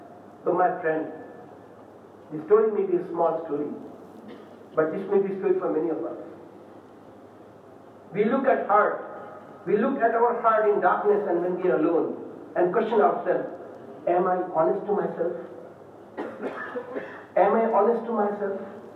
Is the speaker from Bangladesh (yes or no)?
yes; Bangladesh; first language Bengali; English is a second language; as I am from Bangladesh, I request you all to make niyyah for going to Bangladesh